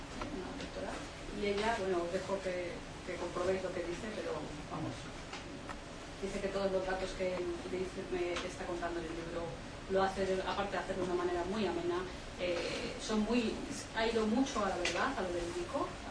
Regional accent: Madrid, Community of Madrid, Spain; porque no conocía Madrid. ¿Cuántos somos de Madrid y no conocemos Madrid?

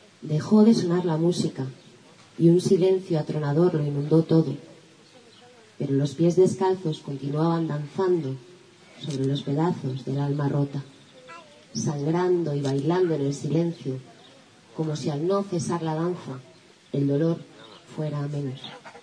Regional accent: Madrid, Community of Madrid, Spain; vengo de Madrid y me voy a quedar otra noche más

